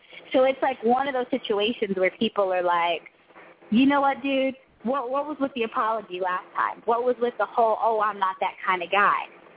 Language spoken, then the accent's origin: English; Texas, United States; I grew up in Texas.